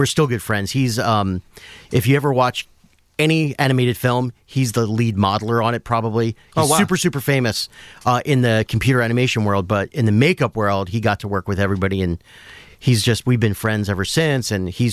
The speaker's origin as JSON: {"language": "English", "town": "Willow Grove", "region": "Pennsylvania", "country": "United States", "said": "Philadelphia, okay, originally. Right. Outside in the suburbs, a little town called Willow Grove."}